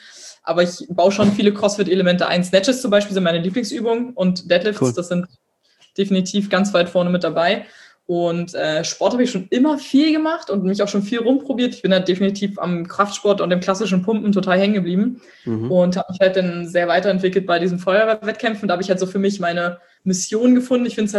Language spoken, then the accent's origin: German; Berlin, Germany; ich komme aus Berlin, ich habe eine große Fresse